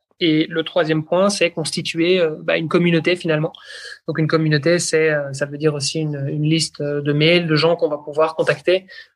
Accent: Belgium; first language French; je suis moi-même originaire de Belgique et le français est ma langue maternelle. Mais c'est vrai que j'ai souvent eu tendance à communiquer en anglais via mes différents boulots, les différents endroits où j'ai pu vivre.

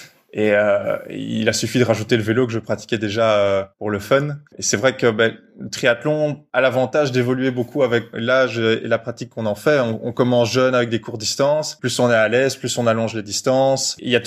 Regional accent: Brussels, Belgium; Je viens de Bruxelles, j'ai toujours grandi à Bruxelles

